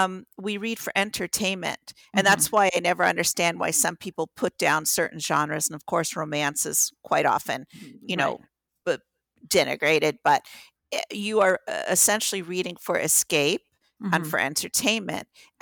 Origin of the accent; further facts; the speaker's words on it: New York, United States; moved away as an adult; I grew up in New York, okay. and it was a semi-urban area on mm-hmm. Long Island.